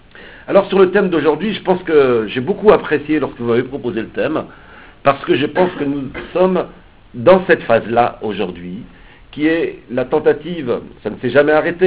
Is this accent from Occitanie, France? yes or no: no; Roubaix, Hauts-de-France, France; Moi, je viens d'une ville ouvrière qui s'appelle Roubaix. J'ai grandi à Roubaix